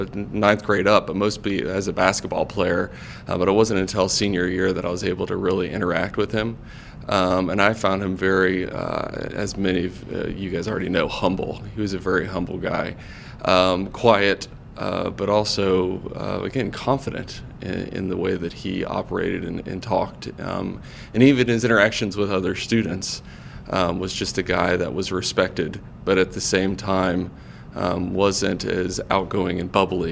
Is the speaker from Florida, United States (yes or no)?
yes; Florida, United States; now in Charlotte, United States; I'm originally from Florida, so you'll very rarely meet a native Charlottean. We're just from all over the place.